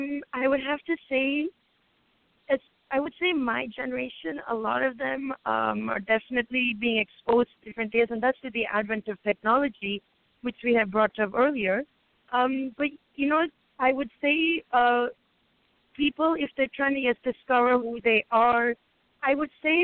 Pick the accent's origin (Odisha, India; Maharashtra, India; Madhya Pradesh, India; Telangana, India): Telangana, India; Hyderabad; born there; English is a second language; my background is Indian. I was born in India myself, so specifically from Hyderabad, which is southern India.